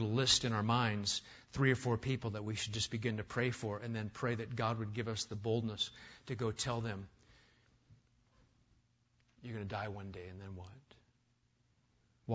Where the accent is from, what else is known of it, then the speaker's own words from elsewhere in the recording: Omaha, Nebraska, United States; It's because I grew up in Omaha. Where in New England, when we go on field trips, we go to the aquarium.